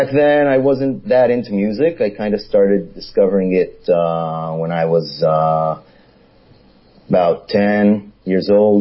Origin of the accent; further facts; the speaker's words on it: Toronto, Ontario, Canada; Well, I was born in Canada.